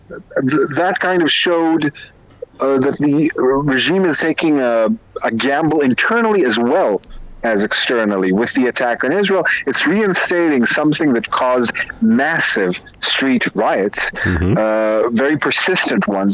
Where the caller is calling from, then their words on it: The Hague, South Holland, Netherlands; I'm calling in from The Hague right now in the Netherlands.